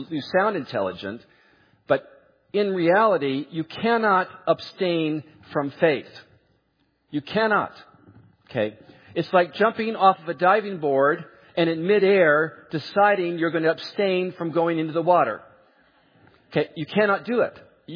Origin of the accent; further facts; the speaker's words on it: California, United States; I grew up in California, and if you go into the mid-California area, fog is a horrendous problem.